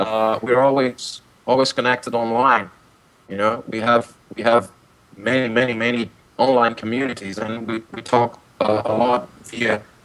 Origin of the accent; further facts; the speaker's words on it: Recife, Pernambuco, Brazil; I mean, I'm from Recife. I'm from the periphery of Brazil